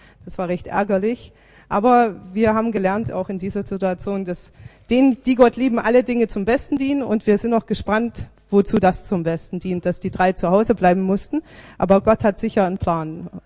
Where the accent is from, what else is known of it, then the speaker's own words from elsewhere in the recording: Odesa, Odesa Oblast, Ukraine; Also wir kommen ja aus Odessa, für die, die uns nicht kennen, aus der Ukraine.